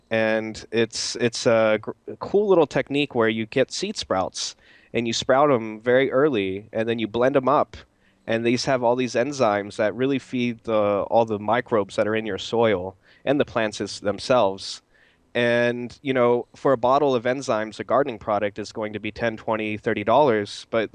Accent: United States; moved away as an adult; now in Germany; It's something I'm American. I think you can hear that. and I grew up in America and just graduated in 2008.

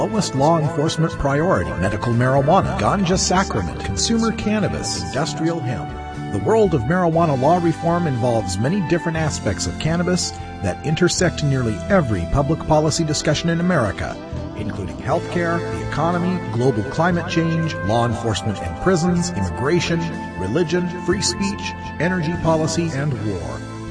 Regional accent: Idaho, United States; and I'm originally from Idaho, but, you know, there's a lot of folks that are living in the interior of the country

